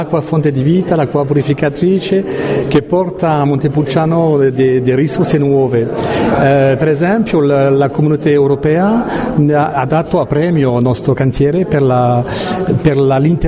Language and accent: Italian; France; Italian is a second language; io sono francese